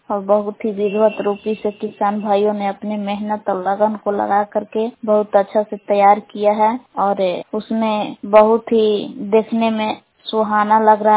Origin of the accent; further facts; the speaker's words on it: Bilong, Bihar, India; ग्राम belong जिला कैमूर बहुआ की निवासी हूँ।